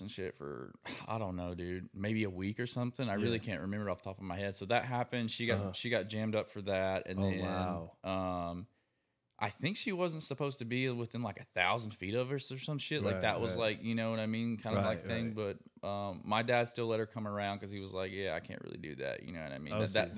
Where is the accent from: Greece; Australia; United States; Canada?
United States; Tennessee; also born or lived in Kentucky; I was born in, well, I was born in Kentucky, uh-huh. And then, but I lived in Tennessee.